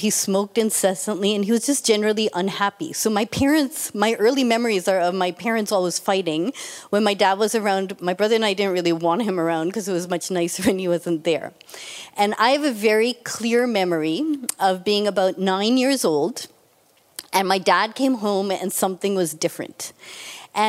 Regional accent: Boston, Massachusetts, United States; So kids growing up in Boston, we'd ask for tickets to the Celtics, a trip to Hawaii, a new Atari game, which shows how old we are, and new clothes.

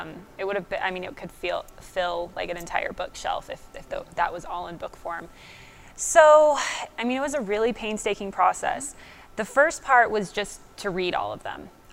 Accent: Utah, United States; I was born and raised in Utah and still live in Layton at this point.

